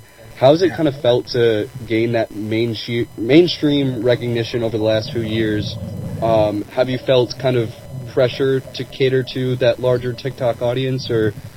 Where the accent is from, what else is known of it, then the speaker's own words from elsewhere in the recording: New York, United States; I'm from the Tri-State area myself. I'm from New York. I have grandparents that live in Jersey.